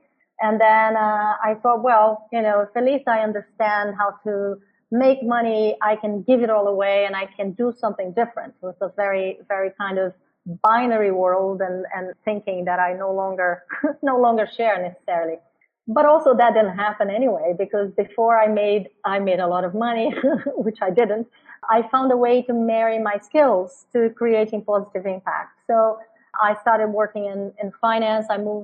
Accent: Brazil; I grew up in Brazil, grew up seeing a lot of inequality and poverty.

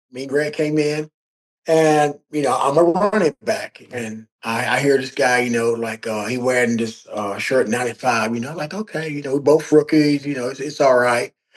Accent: Alabama, United States; I'm from Alabama. Everybody say it's hot. I'm loving this weather.

